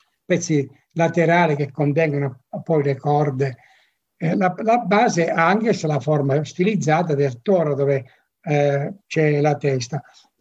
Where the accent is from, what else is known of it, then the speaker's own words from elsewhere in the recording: Abruzzo, Italy; un rattuso, come si dice nelle nostre parti in Abruzzo